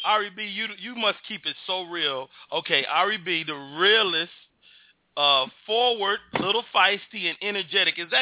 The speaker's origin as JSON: {"language": "English", "town": "Chicago", "region": "Illinois", "country": "United States", "tie": "born or raised there", "said": "that's my hometown."}